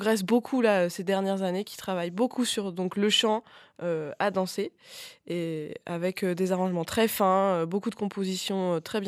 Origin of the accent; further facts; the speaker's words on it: Clermont-Ferrand, Auvergne-Rhône-Alpes, France; born there; moi je suis née à Clermont-Ferrand